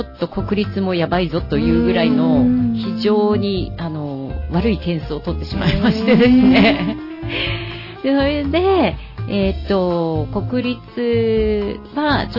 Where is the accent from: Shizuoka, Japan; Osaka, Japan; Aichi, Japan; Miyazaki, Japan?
Miyazaki, Japan; Hyuga; 私、日向出身なんですけれども、はい、まず、七谷小学校を出ておりまして、うんうんうん、その後、七谷所のお隣の富島中学校ですね。うんうんうん、その後、日向高校に進んで、